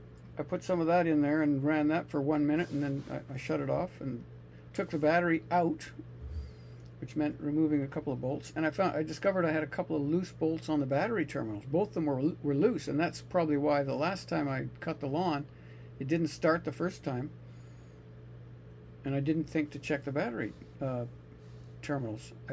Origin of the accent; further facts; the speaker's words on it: Canada; but I'm Canadian, of course.